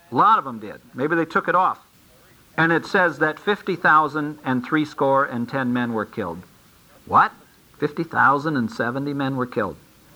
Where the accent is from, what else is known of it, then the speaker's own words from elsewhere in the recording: Ohio, United States; And so they wanted to send it to Ekron, or as I like to say, Akron, because I'm from Ohio.